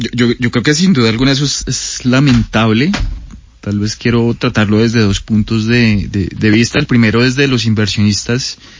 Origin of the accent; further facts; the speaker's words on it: Colombia; los accionistas de la compañía pues somos todos los colombianos